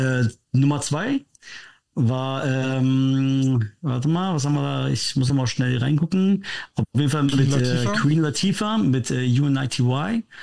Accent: Karlsruhe, Baden-Württemberg, Germany; Bin aus Karlsruhe.

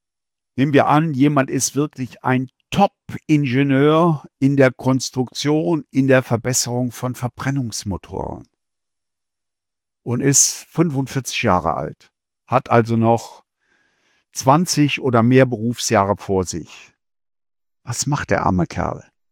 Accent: Germany

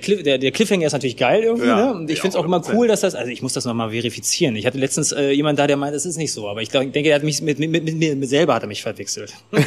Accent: Potsdam, Brandenburg, Germany; Also ich bin ein gebürtiger Potsdamer, bin kurzzeitig mal im Umland aufgewachsen und bin wieder ganz schnell zurückgekommen.

